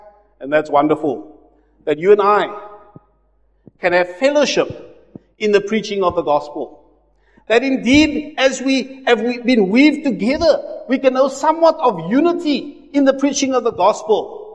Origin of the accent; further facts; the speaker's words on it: Cape Town, Western Cape, South Africa; I come from Cape Town, and not far from our home was the sea